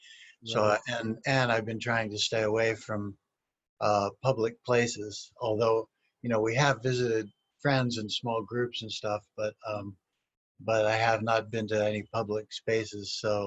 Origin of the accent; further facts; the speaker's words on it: Pennsylvania, United States; I'm from Pennsylvania.